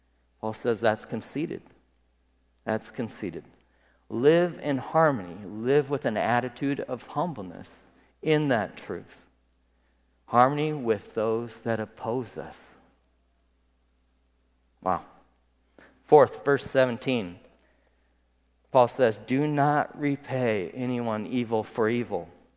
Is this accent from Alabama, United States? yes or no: no; Prairie City, Iowa, United States; I grew up in Prairie City, right?